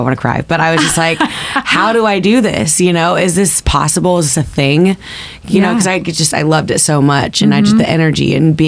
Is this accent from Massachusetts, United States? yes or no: no; Illinois, United States; Very tiny. Tiny town. Tiny farm in town. So I tell people I'm from the corn of Illinois. I'm not from Chicago.